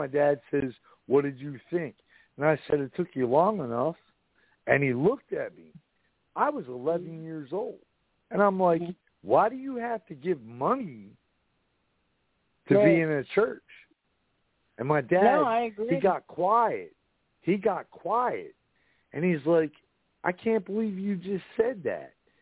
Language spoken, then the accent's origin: English; New Jersey, United States; moved away as an adult; I grew up, was born and raised in New Jersey, and I moved down here in 07, and I love it.